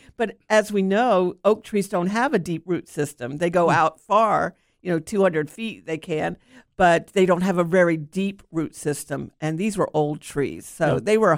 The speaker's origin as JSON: {"language": "English", "town": "Tavares", "region": "Florida", "country": "United States", "tie": "born or raised there", "said": "So in Tavares, we grew up in Tavares, and they have a railroad line going through that goes all the way up north."}